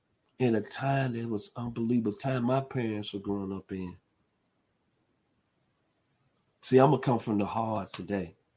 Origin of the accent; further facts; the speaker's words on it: Memphis, Tennessee, United States; That's what I learned in my hometown of Memphis, Tennessee